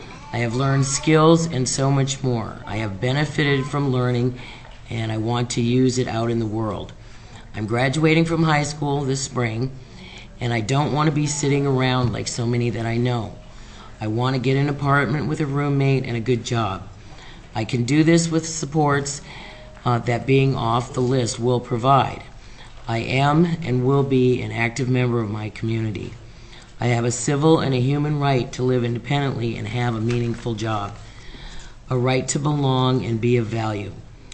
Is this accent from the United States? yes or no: yes; Palmer, Alaska, United States; I'm from Palmer and this is my daughter Christina.